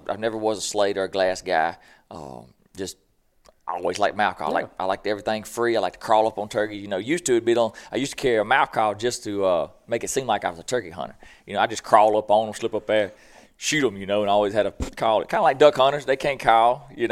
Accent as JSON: {"language": "English", "region": "Mississippi", "country": "United States", "tie": "born or raised there", "said": "We always joke, I'm down from Boogie Bottom, what they call it, so where I grew up."}